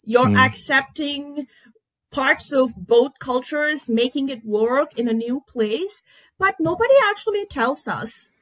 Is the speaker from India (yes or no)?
yes; India; now in Canada; I'm an Indian, part hyphenated identity, Indian, Indo-Canadian, right? I'm an Indian. I love spicy food, but the Canadian part of me has an upper threshold.